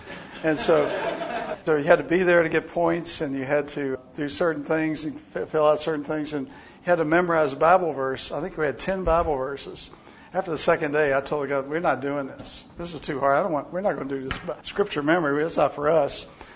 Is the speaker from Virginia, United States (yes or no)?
yes; Virginia, United States; My background is I was raised in the South. I was in Virginia. Virginia's a lot like Oklahoma in rural areas.